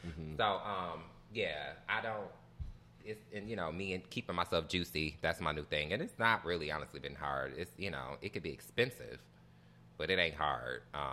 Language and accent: English; Detroit, Michigan, United States; Growing up in Detroit